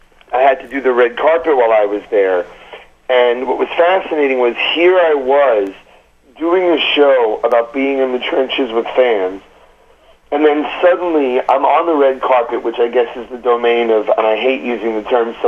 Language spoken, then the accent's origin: English; Brooklyn, New York, United States; I was like, oh my God, I'm a kid from Brooklyn. What am I doing in the depths of Alaska?